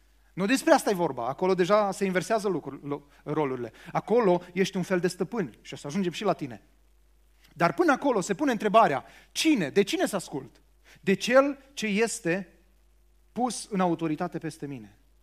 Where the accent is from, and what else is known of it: Romania